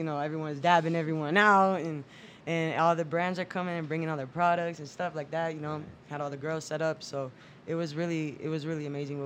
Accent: Miami, Florida, United States; Yeah, no, I'm actually from Miami.

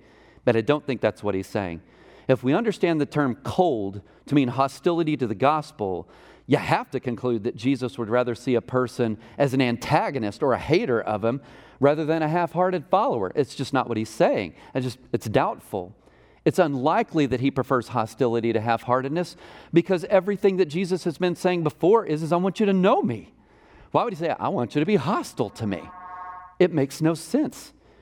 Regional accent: Texas, United States; I grew up doing manual labor. Those were my jobs growing up in Northeast Texas.

